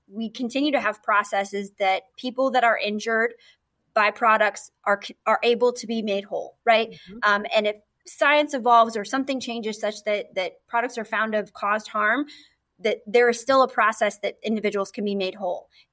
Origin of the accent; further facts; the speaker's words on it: Iowa, United States; In some states, like the state, my home state of Iowa